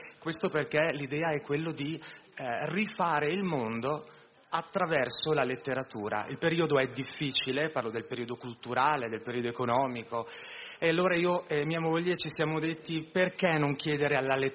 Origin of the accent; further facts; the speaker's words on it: Mantua, Lombardy, Italy; io sono originario di Mantova, ho fatto il Belfiore, il liceo